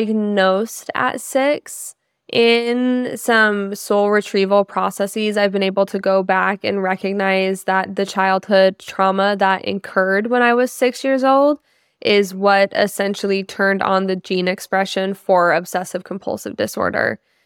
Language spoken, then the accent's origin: English; Salt Lake City, Utah, United States; also born or lived in Riverton, Wyoming / Montana; So I was born in Riverton, Wyoming, but when I was like very young, my mom moved to Salt Lake City, Utah. And so I was really raised in the mountains of Salt Lake City from 0 to 26.